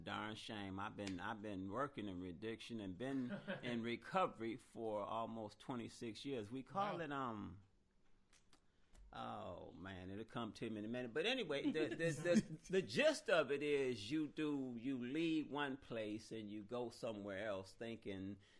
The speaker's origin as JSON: {"language": "English", "town": "Detroit", "region": "Michigan", "country": "United States", "said": "I'm originally from Detroit, Michigan."}